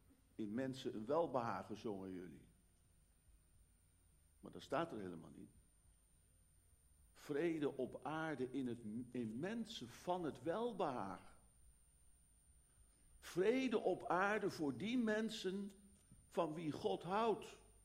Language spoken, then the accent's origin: Dutch; The Hague, South Holland, Netherlands; Ik zie het zomaar weer voor me, de stad Den Haag waar ik ben geboren en getogen.